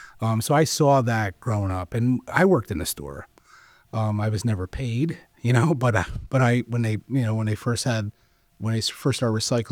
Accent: Rensselaer, United States; I started volunteering at a senior center in my hometown in Rensselaer

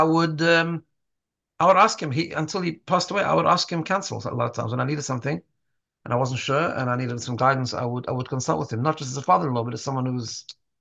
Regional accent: South Africa; now in Melbourne, Australia; I came from South Africa. I grew up in a Hasidic home

